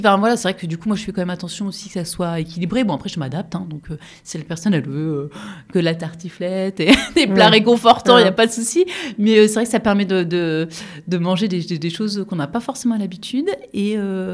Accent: Grand Est, France; De l'Est de la France.

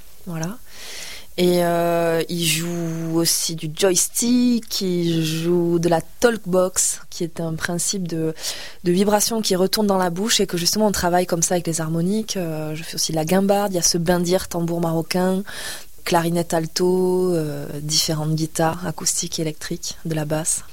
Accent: Occitanie, France; J'adore écrire, j'écris en français. Et puis je viens de l'Aude, donc toute cette culture aussi, cathare et troubadour, m'a beaucoup nourrie. J'en suis imprégnée.

